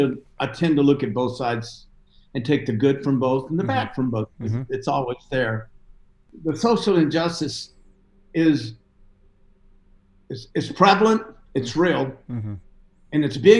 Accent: the South, United States; I guess it's because I'm from the South.

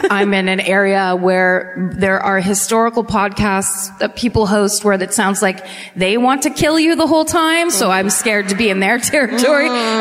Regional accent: France; I'm from France, so I don't really know how to say your city's names.

